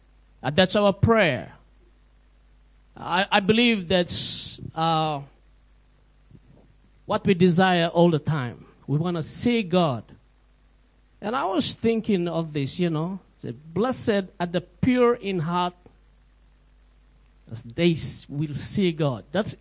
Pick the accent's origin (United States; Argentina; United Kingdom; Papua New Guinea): Papua New Guinea; Kokoda; I come from a place called Kokoda.